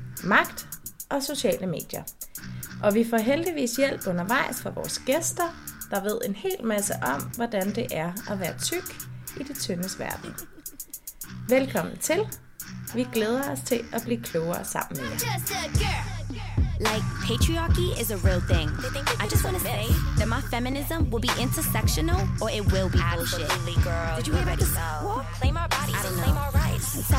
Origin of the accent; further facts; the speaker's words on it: West Jutland, Denmark; Jeg er antropolog og forsker på Roskilde Universitet. Jeg er mor. Jeg er hvid. Jeg er vestjyde. Jeg er ciskønnet.